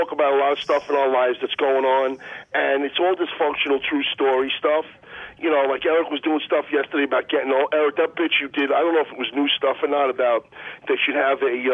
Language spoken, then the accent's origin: English; Howard Beach, New York, United States; Hey, I grew up in Howard Beach, and the fire department in Howard Beach, occasionally they got to put out a barbecue grill fire in somebody's house.